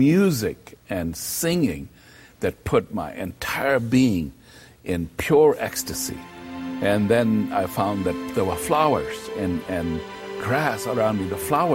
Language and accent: English; Kenya; born there; I was born in Kenya, Africa, of Hindu parents, and could trace back my ancestry by name about 900 years back.